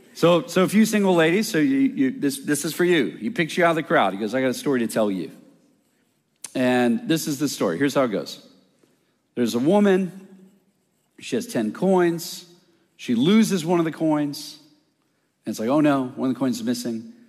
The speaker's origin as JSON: {"language": "English", "region": "Colorado", "country": "United States", "said": "I'm from Colorado. I live in Denver, Colorado."}